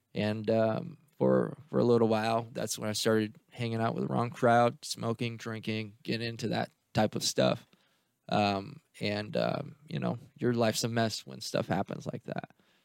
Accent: Grand Ledge, Michigan, United States; Born and raised in Grand Ledge, actually. So that's my church, Liberty Church of Grand Ledge, born and raised.

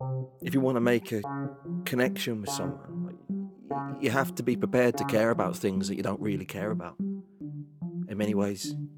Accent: Australia; My boss still referred to me as the Australian guy.

